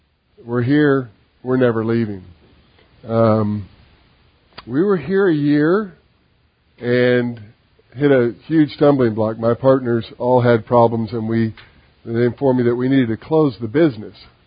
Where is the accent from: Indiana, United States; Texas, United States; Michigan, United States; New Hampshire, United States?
Texas, United States; also born or lived in California; we moved from California to Texas, and I'd grown up in Texas, she hadn't